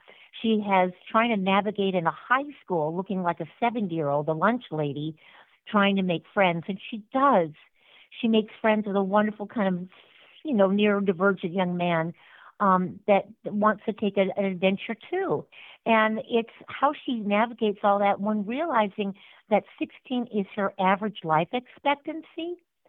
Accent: Sioux City, Iowa, United States; born there; I was born in Sioux City, Iowa. My dad was a professor at Morningside College, and my mother also was an adjunct teacher there.

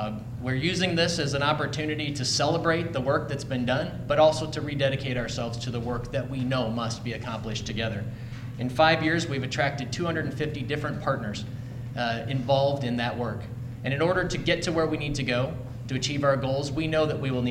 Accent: Cylinder, Iowa, United States; I grew up in Northwest Iowa, near a small town of Cylinder. Anybody know where Cylinder is?

